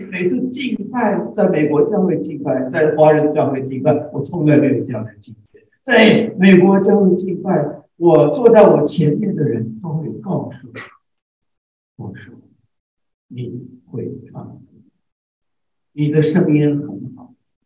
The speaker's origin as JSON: {"language": "Chinese", "country": "Taiwan", "first_language": "Taiwanese Hokkien", "second_language": "Chinese", "said": "我的母语是台语，所以普通话不太流利。"}